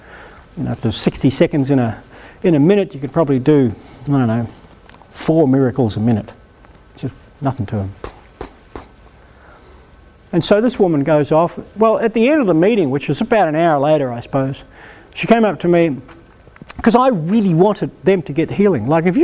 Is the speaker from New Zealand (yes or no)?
yes; New Zealand; I grew up in New Zealand, so I kind of understand them.